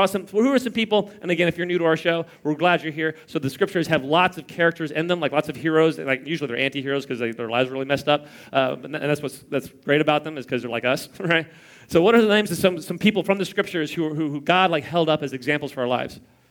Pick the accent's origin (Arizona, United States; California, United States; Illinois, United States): California, United States; Los Angeles; now in Beverly Hills, United States; I'm from Los Angeles. I live in Beverly Hills, right?